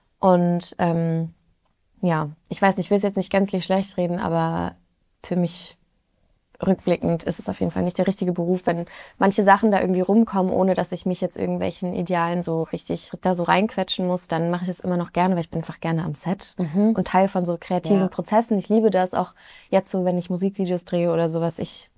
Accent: Bonn, North Rhine-Westphalia, Germany; Nee, er wohnt in Bonn. Ah, okay. Da, wo ich herkomme.

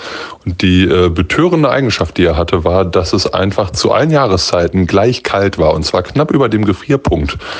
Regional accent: Minden, North Rhine-Westphalia, Germany; in meiner Heimatstadt Minden. Da haben wir in einem Bunker geprobt zwischendurch.

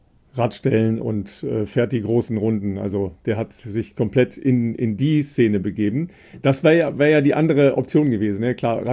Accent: Dorsten, North Rhine-Westphalia, Germany; Richtig, aus meiner Heimat kommt er. Der ist nämlich in Dorsten aufgewachsen.

